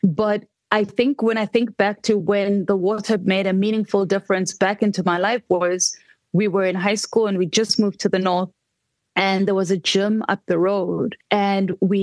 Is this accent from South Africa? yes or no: yes; Soweto, Gauteng, South Africa; I come from Soweto. I would have figured it out. You know, I come from a world of figuring it out.